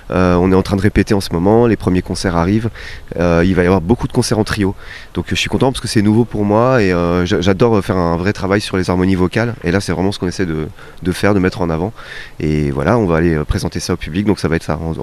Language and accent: French; Nancy, Grand Est, France; c'est un collectif lorrain, moi je viens de Nancy.